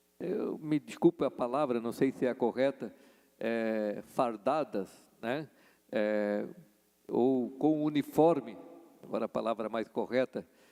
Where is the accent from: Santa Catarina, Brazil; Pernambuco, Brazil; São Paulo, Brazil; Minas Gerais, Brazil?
Santa Catarina, Brazil; São João Batista; also born or lived in Major Gercino; now in Chapecó, Brazil; somos natural de Major Gersino, né, Jardel? E hoje o Jardel é vereador de São João Batista, cidade que eu fui criado.